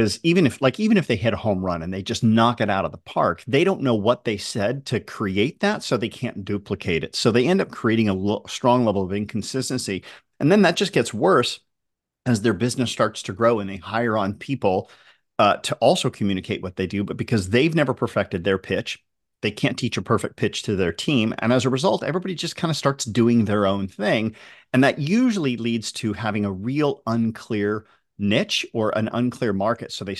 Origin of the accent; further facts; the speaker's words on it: Tampa, Florida, United States; Anyway, I'm from Tampa.